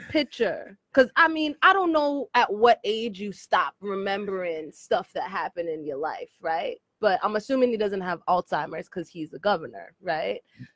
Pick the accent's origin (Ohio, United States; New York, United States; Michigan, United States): New York, United States; The Bronx; The Bronx.